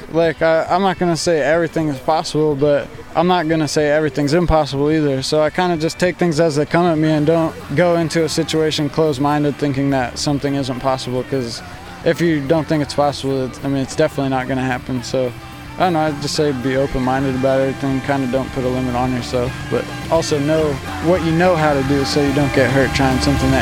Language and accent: English; California, United States; I'm from California, and I'm 24 years old.